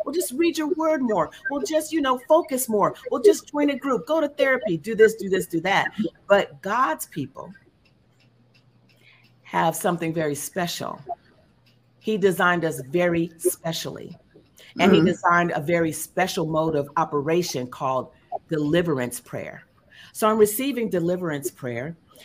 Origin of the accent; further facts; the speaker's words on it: Oakland, California, United States; Now, I'm a city slicker girl. I come from Oakland, California, the Bay Area.